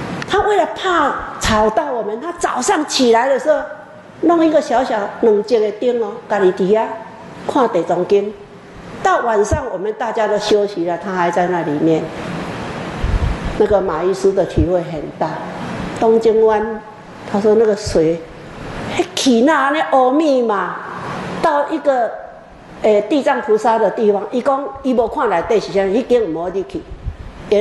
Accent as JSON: {"language": "Chinese", "country": "Taiwan", "said": "也是要我们台湾人可以说日本话的人的车"}